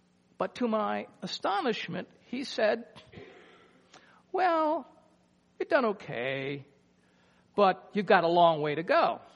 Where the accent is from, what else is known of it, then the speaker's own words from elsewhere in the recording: Cincinnati, Ohio, United States; I grew up in Cincinnati, Ohio.